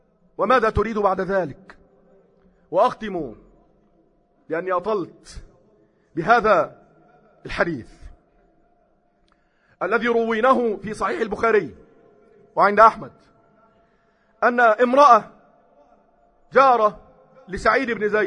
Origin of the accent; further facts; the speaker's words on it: Egypt; اللهم اجعل بلدنا مصر أمنا أمانا، سخاء رخاء